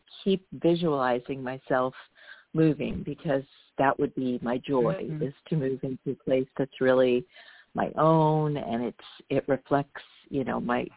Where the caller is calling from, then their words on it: California, United States; Hi. Thanks for taking my call. I'm calling from California.